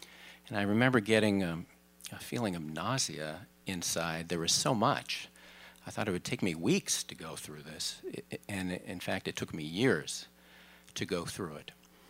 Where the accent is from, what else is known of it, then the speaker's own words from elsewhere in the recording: Minneapolis, Minnesota, United States; one day I traveled from my hometown, Minneapolis, to a town in Northern California, Fairfield, California